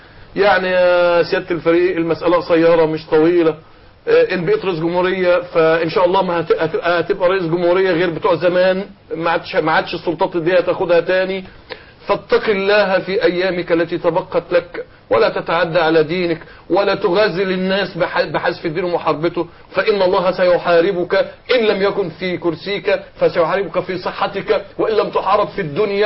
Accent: Egypt; نحن كمصريين مسلمين وأخباط عشنا جميعا على هذه الأرض من آلاف السنين،

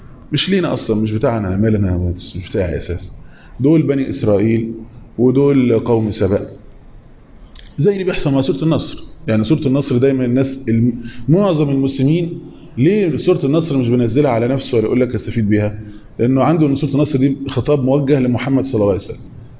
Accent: Saudi Arabia; انا سعودي

